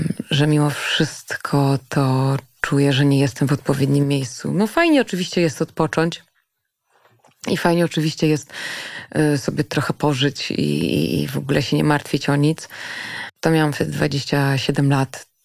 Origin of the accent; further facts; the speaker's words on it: Hamburg, Germany; first language German; Wychowywałam się, urodziłam się w Hamburgu i przez pierwsze 6 lat mówiłam po niemiecku.